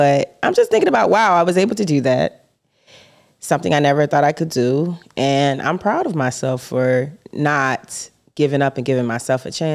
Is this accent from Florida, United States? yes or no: yes; Florida, United States; this feels very familiar because I grew up in Florida originally, and I was a big, big, big fan of like 90s dance music